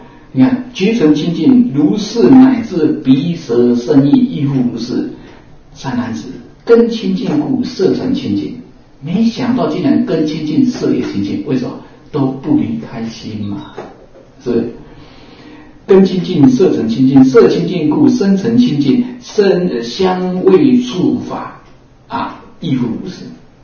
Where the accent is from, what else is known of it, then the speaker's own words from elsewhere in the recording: Taiwan; 可见我们台湾人命较轮，300就哇哇叫